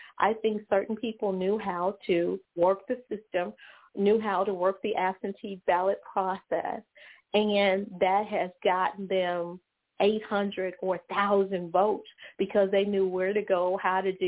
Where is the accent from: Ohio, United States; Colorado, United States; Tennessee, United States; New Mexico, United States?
Tennessee, United States; Memphis; I grew up in Memphis, and years ago, there was a congressman by the name of Harold Ford.